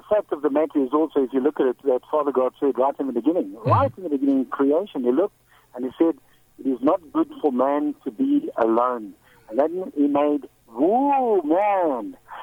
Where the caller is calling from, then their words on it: Johannesburg, Gauteng, South Africa; I'm from Johannesburg.